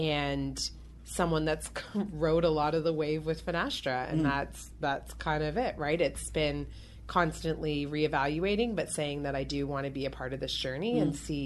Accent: Toronto, Ontario, Canada; I'm born and raised in Toronto.

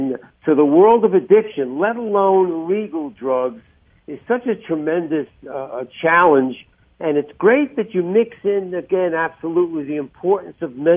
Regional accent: New York, United States; accent: New York; now in Chicago, United States; Yes, I've been here 50 years, but I still practice my New York accent once a week

